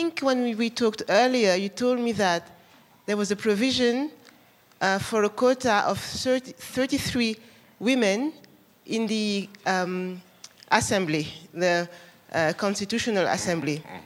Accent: Senegal; I'm from Senegal.

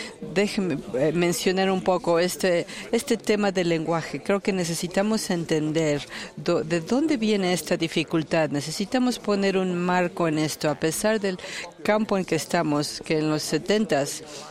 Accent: Italy; Soy italiano, hay que entender eso.

